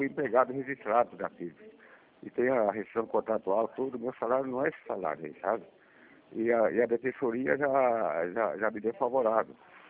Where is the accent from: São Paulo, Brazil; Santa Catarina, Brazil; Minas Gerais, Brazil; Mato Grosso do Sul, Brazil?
São Paulo, Brazil; now in Curitiba, Brazil; Eu sou de São Paulo mesmo, de permissão, né?